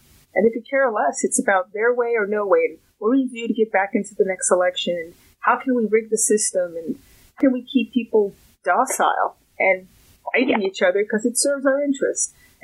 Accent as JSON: {"language": "English", "region": "New York", "country": "United States", "said": "because I'm a New Yorker formerly."}